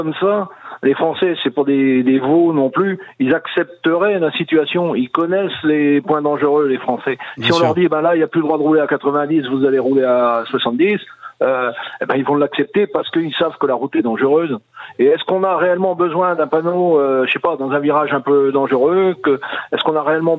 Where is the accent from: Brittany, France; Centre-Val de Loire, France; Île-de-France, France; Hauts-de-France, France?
Brittany, France; même chez nous en Bretagne quand même